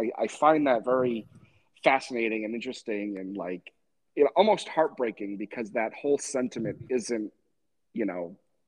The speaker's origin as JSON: {"language": "English", "region": "New England", "country": "United States", "tie": "born or raised there", "said": "I grew up in New England"}